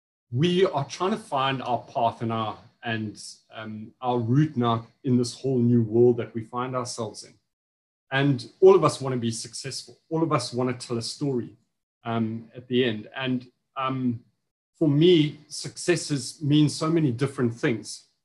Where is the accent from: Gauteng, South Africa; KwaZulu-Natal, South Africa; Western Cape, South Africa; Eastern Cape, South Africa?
Eastern Cape, South Africa; East London; And obviously, I'm from the Eastern Cape. I don't know if you know that. I live 23 kilometers north of East London. And mostly when I tell people I'm from East London